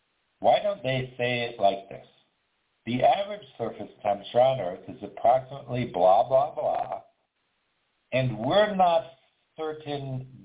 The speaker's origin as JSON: {"language": "English", "country": "United States", "said": "I'm an American, I'm in the U.S."}